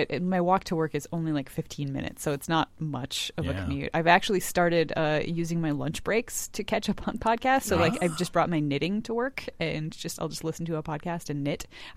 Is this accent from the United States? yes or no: yes; Wisconsin, United States; I grew up in Wisconsin where it was frozen custard, not frozen yogurt.